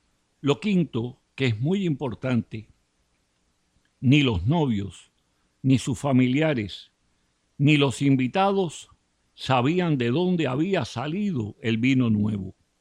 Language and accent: Spanish; Cuba; como cubano y como católico